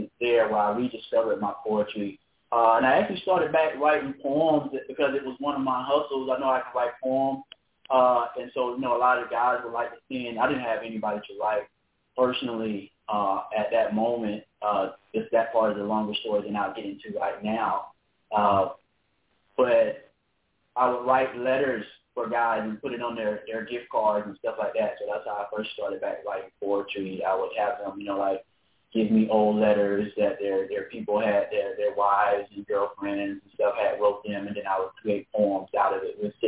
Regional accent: Florida, United States; Growing up in Central Florida, my mom was a Jehovah's Witness, and we weren't allowed to associate with a lot of the kids at school.

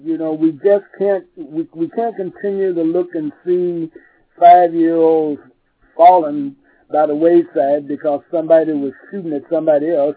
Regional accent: Milwaukee, Wisconsin, United States; moved away; That story sort of reminds me of a story that happened in my hometown, which is in Milwaukee, Wisconsin.

